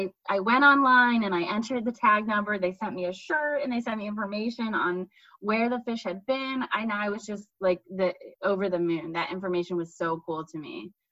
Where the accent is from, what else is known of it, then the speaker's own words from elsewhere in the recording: Maryland, United States; And it's so cool because my husband grew up in Michigan and I grew up in Maryland, but not really anywhere near the water.